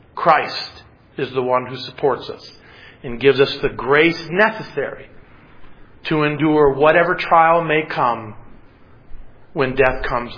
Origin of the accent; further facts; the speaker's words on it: Detroit, Michigan, United States; I grew up in Detroit. I played football with guys that were black.